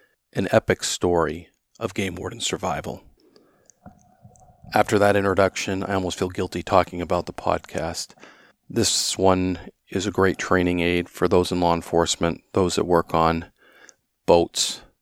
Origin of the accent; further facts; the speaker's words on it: New Mexico, United States; I am from New Mexico, and honestly, I would really appreciate if you guys interview a warden from New Mexico.